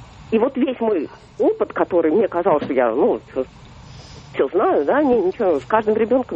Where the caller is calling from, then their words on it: Moscow, Russia; Я звоню из Москвы.